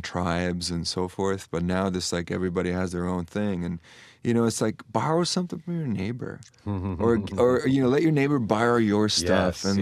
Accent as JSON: {"language": "English", "country": "Estonia", "tie": "born or raised there", "said": "Growing up in Estonia, in Soviet Union"}